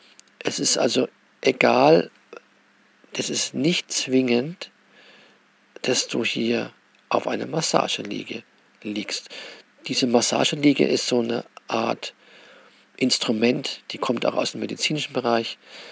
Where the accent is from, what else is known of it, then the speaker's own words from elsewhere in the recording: Würzburg, Bavaria, Germany; ich bin ehemaliger Würzburger. Ich komme also aus Würzburg, kenne ich mich sehr gut aus.